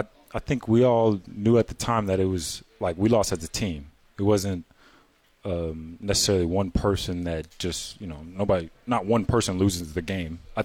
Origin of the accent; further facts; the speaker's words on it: Texas, United States; I'm from Texas, so when I saw snow, I was thinking that we were getting on the plane and going home.